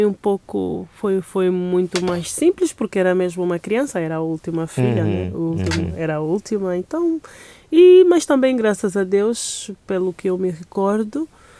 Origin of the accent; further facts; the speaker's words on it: Lubango, Huíla, Angola; also born or lived in Huambo; Mas cresci na cidade de Lubango, na província da Huila.